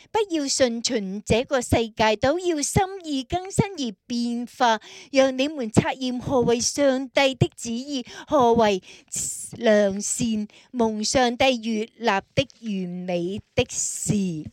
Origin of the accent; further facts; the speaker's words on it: Australia; 你都知道我在澳洲出世长大